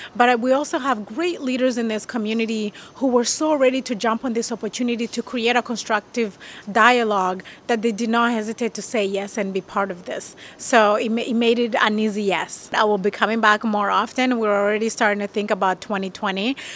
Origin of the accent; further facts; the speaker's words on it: New Brunswick, Canada; I am from the Maritimes. I grew up in New Brunswick, so the Maritimes, I have a soft spot for it.